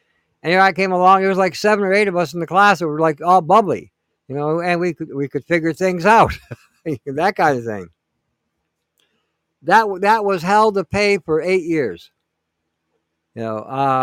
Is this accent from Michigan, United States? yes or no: yes; Detroit, Michigan, United States; I grew up in Detroit growing up as a young, as a kid.